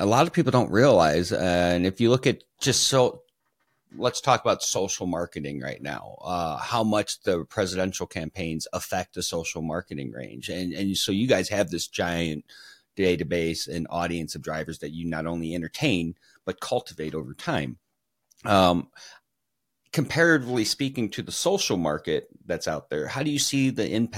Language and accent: English; Illinois, United States; I came from Illinois, so I can say that.